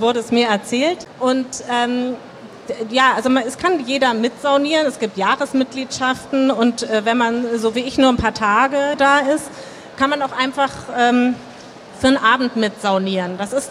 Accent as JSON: {"language": "German", "region": "Hamburg", "country": "Germany", "said": "wir als Hamburger wissen, wie das ist."}